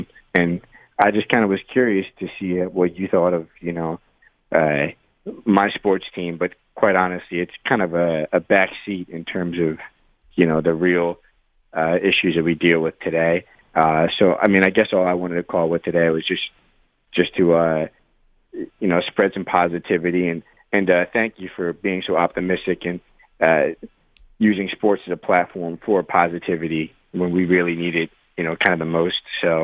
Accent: Philadelphia, Pennsylvania, United States; I've called you before, and you know, I'm from Philadelphia.

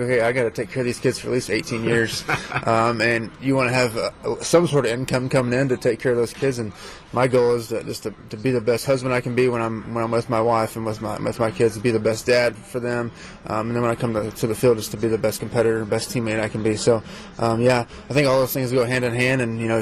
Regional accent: Texas, United States; Growing up in Texas in a small town, my dad, he worked 60 hours a week at a fiberglass plant.

